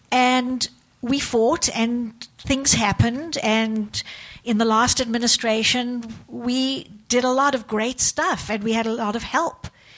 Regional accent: South Africa; moved away; I've lived here. I came as an immigrant from South Africa, and I've lived here for 30 years.

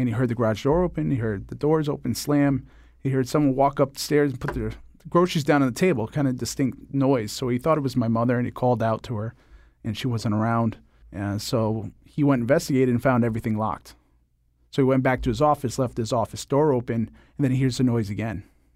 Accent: Connecticut, United States; also born or lived in Rochester; Well, technically, I was born in Rochester, New York, but I spent most of my life in Connecticut.

